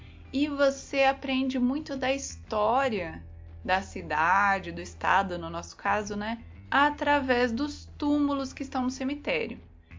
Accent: Londrina, Paraná, Brazil; Eu vou contar o meu, que era lá de Londrina, onde eu cresci

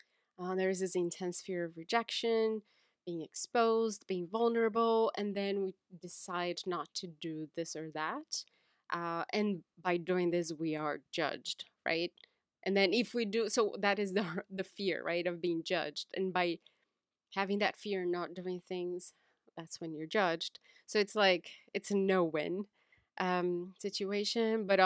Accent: Brazil; now in New York City, United States; I have always been a freelancer in New York City. I'm originally from Brazil.

